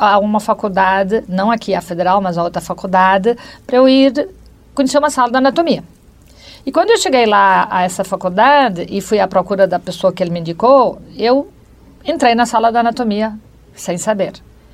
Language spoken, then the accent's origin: Portuguese; Angola; born there; porque em Angola, que é onde eu nasci, onde ele também nasceu, os meus pais nasceram lá, não havia faculdade de medicina